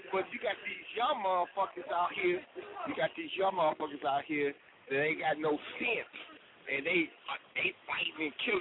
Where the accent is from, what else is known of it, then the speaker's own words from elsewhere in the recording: Detroit, Michigan, United States; I'm from Detroit. I'm from Michigan, Detroit. And I'm coming down the south.